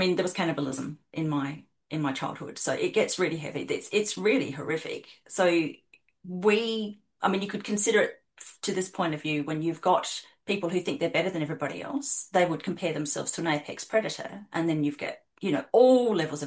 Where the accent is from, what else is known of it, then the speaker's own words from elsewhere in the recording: Adelaide, South Australia, Australia; in South Australia, where I grew up in Adelaide